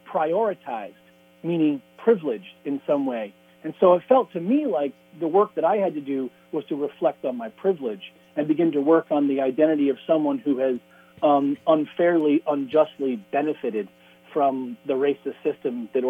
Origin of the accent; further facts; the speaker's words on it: Massachusetts, United States; at the time when I was growing up, which is in the 90s. And growing up outside of Boston, there was, you know, there was a, it was one of the kind of cliques and groups you could become a part